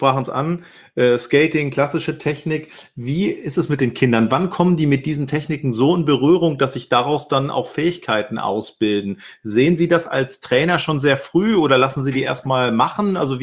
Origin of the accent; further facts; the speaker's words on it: Hamburg, Germany; Da fühle ich mich ja gleich angesprochen, auch als Hamburger